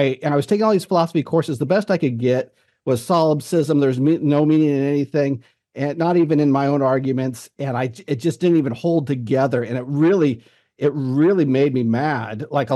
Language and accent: English; Idaho, United States; I grew up in Idaho, grew up in a mainline church and really just, was an American